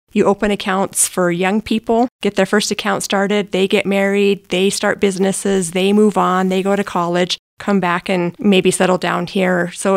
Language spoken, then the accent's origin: English; Del Norte, Colorado, United States; also born or lived in Gunnison; I was born in Gunnison and in the 70s moved to Del Norte with my family.